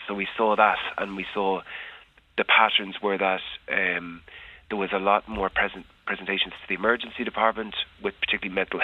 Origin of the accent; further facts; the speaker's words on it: Ireland; as an Irish person